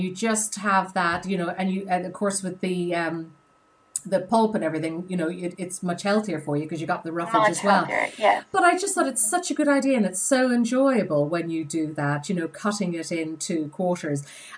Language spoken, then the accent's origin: English; Ireland; I grew up in Ireland, in the south of Ireland